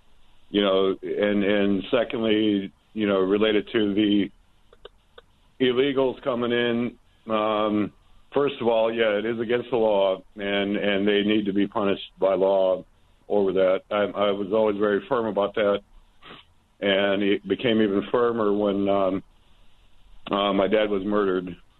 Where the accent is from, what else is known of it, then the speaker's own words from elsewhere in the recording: Chicago, Illinois, United States; My, I'm Armenian by ethnic background. My parents and grandparents immigrated here legally. I grew up in Chicago, actually, but still know the language and everything fluently too.